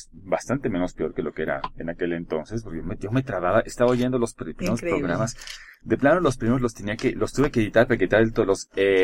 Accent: Mexico; Pero como somos mexicanos, vamos a hablar en español, ¿no?

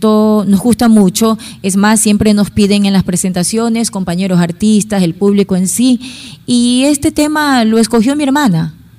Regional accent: Ecuador; somos ecuatorianas, esto es nuestro orgullo de ser ecuatorianas, de haber nacido en esta patria chica

